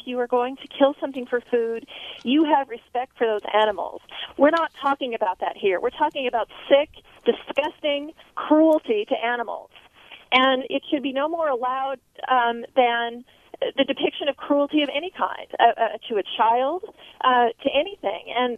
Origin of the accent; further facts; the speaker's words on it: Montana, United States; My father was a hunter. I grew up in Montana, and he hunted for food, and he loved animals.